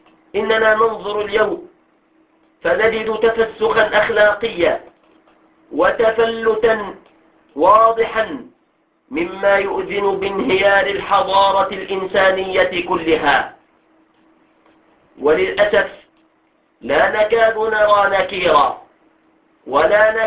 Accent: Egypt; في بلادنا مصر

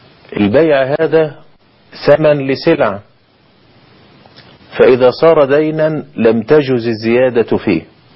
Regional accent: Egypt; يعني اذا كانت عندنا في مصر دلوقتي ال 100 جنيه ما تعملش حاجه

